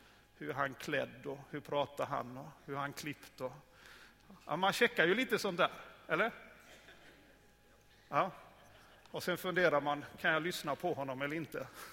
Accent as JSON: {"language": "Swedish", "region": "Småland", "country": "Sweden", "said": "Jag är smålänning i botten. Det kanske hörs någonstans, eller?"}